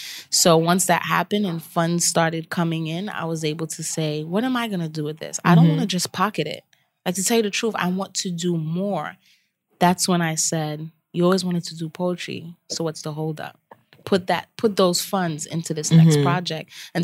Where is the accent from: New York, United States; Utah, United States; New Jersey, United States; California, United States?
New York, United States; I think being a New Yorker, for me, all I saw was New York.